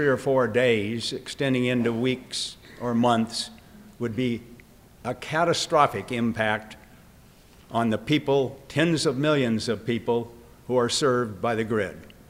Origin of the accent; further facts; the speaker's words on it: Wentworth, New Hampshire, United States; Good evening. … from Wentworth, New Hampshire.